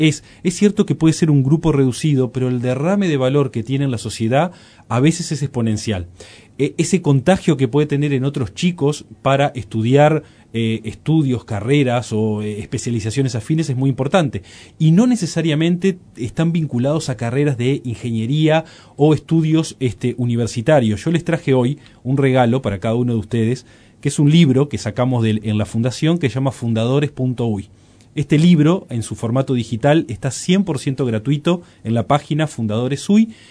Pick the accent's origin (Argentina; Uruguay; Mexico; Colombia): Uruguay; como uruguayo